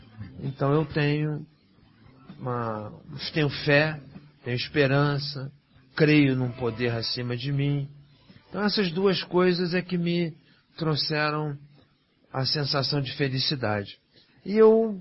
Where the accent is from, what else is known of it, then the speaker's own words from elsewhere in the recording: Vacaria, Rio Grande do Sul, Brazil; born there; Quer dizer, para quem não sabe, eu nasci em Vacaria.